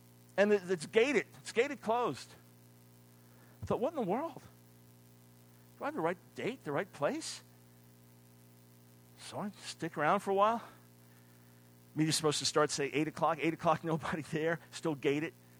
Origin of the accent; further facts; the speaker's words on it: New York City, New York, United States; When I was a little kid in New York City, I was born in Manhattan, so you have just street games and things you can do.